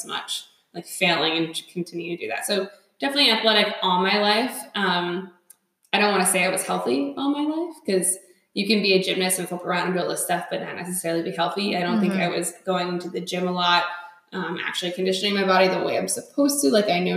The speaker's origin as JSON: {"language": "English", "town": "Byram", "region": "New Jersey", "country": "United States", "tie": "born or raised there", "said": "I actually originally grew up in Byram, New Jersey, which if I ever say that name, nobody knows where that is."}